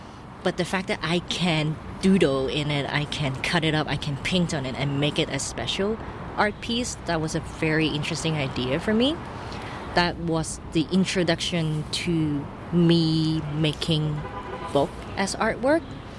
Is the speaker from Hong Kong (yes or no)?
yes; Hong Kong; And I was from Hong Kong, and then art in Hong Kong is not really a thing that get appreciated.